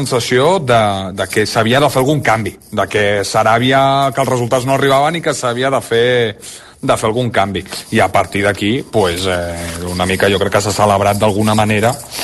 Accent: Barcelona, Catalonia, Spain; Jo, que sóc de Barcelona, també

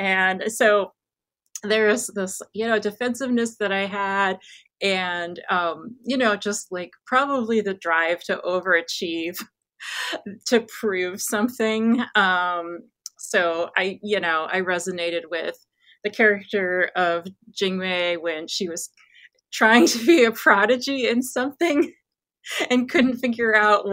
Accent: Midwest, United States; born and raised in America, I couldn't feel more American, specifically Midwestern. I can't speak Korean.

